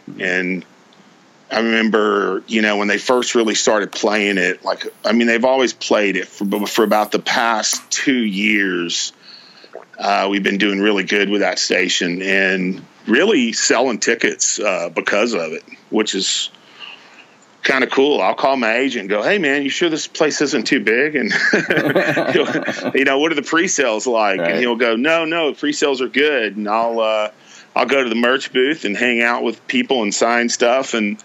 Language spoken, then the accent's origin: English; Texas, United States; And, you know, I was raised in Deep East Texas, and, you know, I have met a lot of characters there.